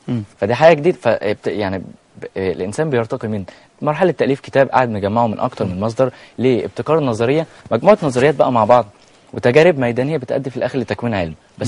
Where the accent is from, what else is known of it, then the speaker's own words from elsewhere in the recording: Mansoura, Dakahlia, Egypt; يتكلموا فيه عندنا في المنصوره.